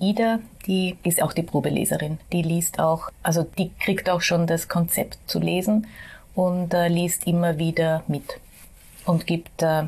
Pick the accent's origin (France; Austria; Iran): Austria; Vienna; ich bin Wienerin. Habe mein ganzes Leben lang, also 52 Jahre bis jetzt hier gelebt